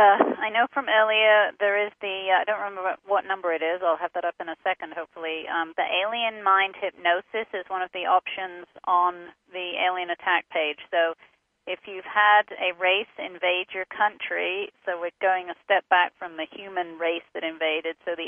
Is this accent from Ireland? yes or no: no; England, United Kingdom; now in United States; okay, I'm from England. There's been no invasion in England or in America since I've lived here.